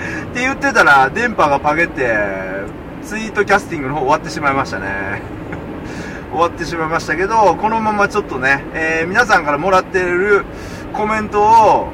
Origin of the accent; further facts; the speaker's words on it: Kansai, Japan; は関西人なんで、